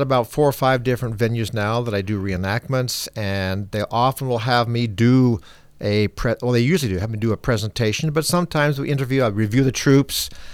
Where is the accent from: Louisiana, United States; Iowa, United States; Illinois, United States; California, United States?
Iowa, United States; I'm just a farm kid. I was raised in Southwest Iowa. When I went to college in Omaha, that was huge for me